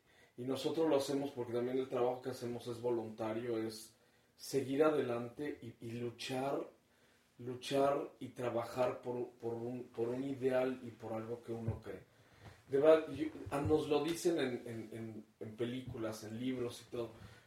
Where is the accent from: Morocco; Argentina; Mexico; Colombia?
Mexico; soy orgullosamente mexicano y soy orgullosamente homosexual